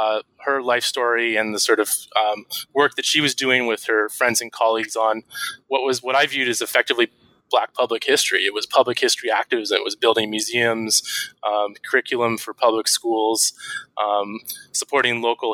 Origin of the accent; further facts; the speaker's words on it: Vancouver, British Columbia, Canada; who coincidentally retired to my hometown of Vancouver.